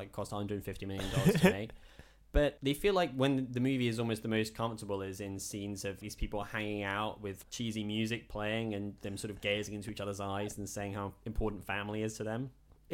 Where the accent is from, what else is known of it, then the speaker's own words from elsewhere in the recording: Slough, South East England, United Kingdom; I'm born and raised in Slough.